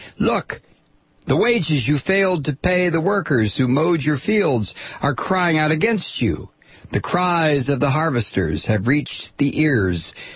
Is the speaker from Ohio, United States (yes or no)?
yes; Toledo, Ohio, United States; I am from Ohio. Shudder. I am from Toledo, Ohio. Double shudder. It was a great place when I was a kid growing up.